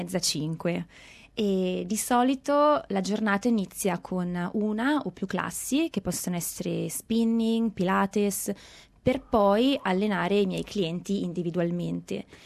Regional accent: Lombardy, Italy; moved away as an adult; now in Sydney, Australia; Sono originaria del lago di Como e partì per l'Australia nel 2010, che avevo 24 anni. Da allora sono passati 7 anni, adesso ne ho 31

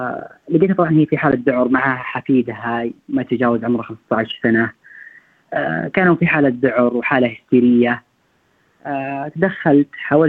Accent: Riyadh, Riyadh Province, Saudi Arabia; now in Australia; أنا من مدينة الرياض، جيت أستراليا عام 2017 تقريبا في نهاية 2017، بديت تمريض في 2018.

